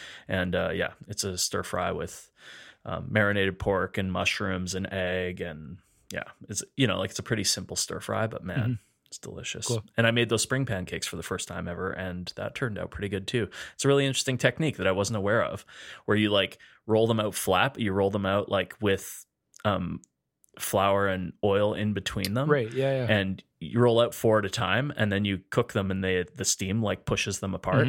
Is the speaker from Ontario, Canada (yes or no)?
no; Edmonton, Alberta, Canada; We're two chefs from Edmonton, Alberta, Canada.